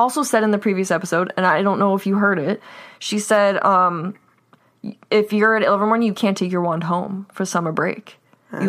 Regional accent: United States; I know I'm American

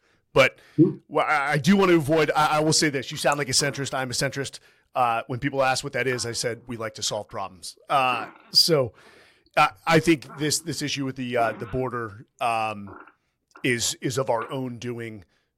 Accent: San Francisco, California, United States; born there; But I was born in the United States. I mean, our family came in 1899 and we stayed in the San Francisco area.

